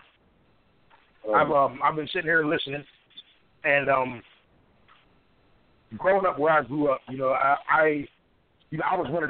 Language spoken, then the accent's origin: English; Pittsburgh, Pennsylvania, United States; I'm from Pittsburgh, Pennsylvania.